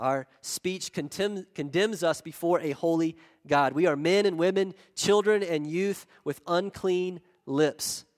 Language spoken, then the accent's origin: English; South Carolina, United States; accent: South Carolina; But all I've been given is a redneck South Carolina accent. I just don't have it, okay? I'm from South Carolina, and that's just the way it's going to be.